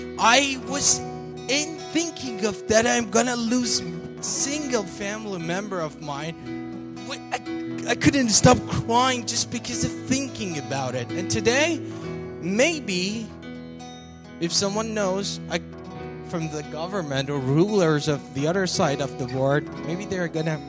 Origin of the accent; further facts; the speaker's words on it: Iran; I was a barbarian from Iran. A good country with a good history, but unfortunately with a current bad government.